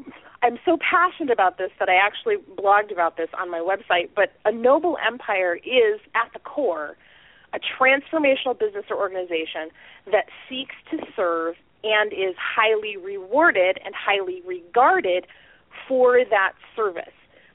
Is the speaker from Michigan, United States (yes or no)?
yes; Flint, Michigan, United States; In my hometown of Flint, Michigan